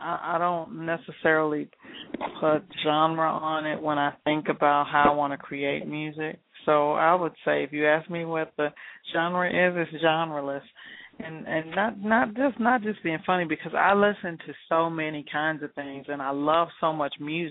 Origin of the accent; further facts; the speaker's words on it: Dallas, Texas, United States; we're both from Dallas, so I knew her from home.